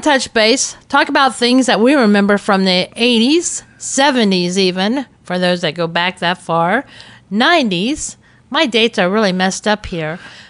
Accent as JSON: {"language": "English", "region": "Ohio", "country": "United States", "said": "summer in Ohio. That's where I'm from, folks. If you wonder why I talk so strange and I act so strange, I am from Ohio."}